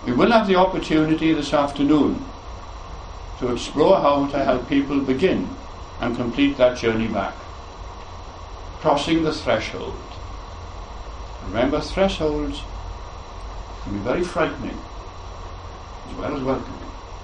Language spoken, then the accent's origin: English; Port Talbot, Wales, United Kingdom; When I was growing up in Port Talbot, I went to a non-Catholic grammar school.